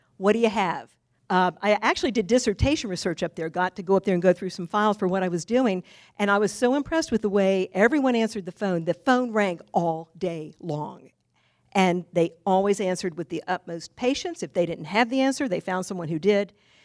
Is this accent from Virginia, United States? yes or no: yes; Virginia, United States; I grew up in Tidewater.